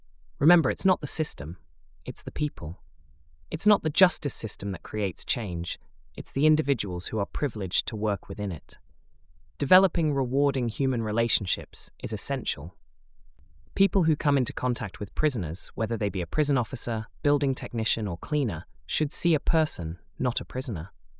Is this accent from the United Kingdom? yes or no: yes; Portsmouth, South East England, United Kingdom; Growing up in Portsmouth, I was told I was naughty at home, school, and by social workers.